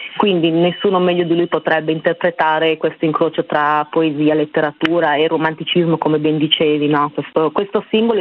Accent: Argentina; Io ovviamente poi sono di parte e sono argentina

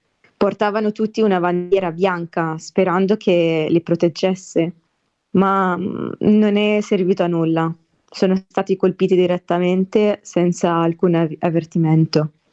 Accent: Gaza, Gaza Strip, Palestine; now in Italy; ho 23 anni e sono nata e cresciuta a Gaza, Palestina.

